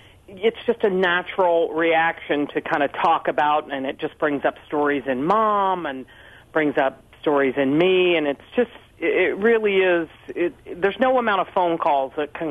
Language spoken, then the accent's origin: English; Indiana, United States; In fact, I'm originally from the Midwest. I was born and raised in Indiana.